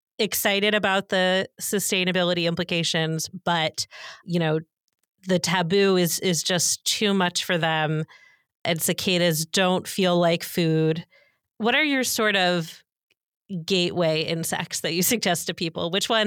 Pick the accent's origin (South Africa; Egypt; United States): United States; Pennsylvania; I'm from the Delaware Valley, so I also love Old Bay.